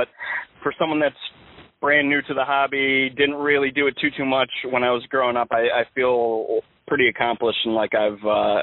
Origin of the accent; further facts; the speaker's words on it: Connecticut, United States; actually saw him, you know, play growing up in Connecticut, and was able to see him with the New Britain Rockcats